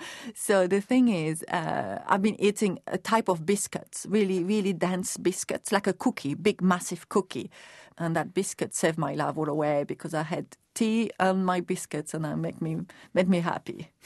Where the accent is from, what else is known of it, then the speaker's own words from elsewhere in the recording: Switzerland; "I'm from Switzerland. … Do you understand me?"